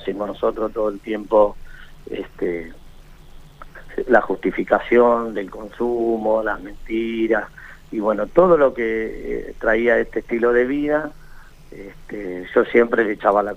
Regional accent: Buenos Aires, Argentina; Yo soy de aquí de Buenos Aires.

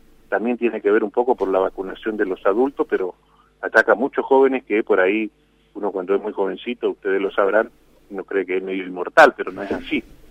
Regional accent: Chaco, Argentina; Ustedes saben cómo somos los chaqueños.

